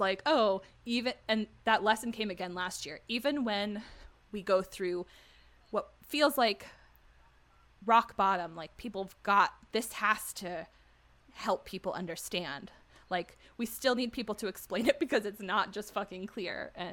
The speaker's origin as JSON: {"language": "English", "town": "Paradise", "region": "California", "country": "United States", "tie": "born or raised there", "said": "Oh, and then my entire hometown burned down. And that broke me in a true sense of the word. So I'm from Paradise, California."}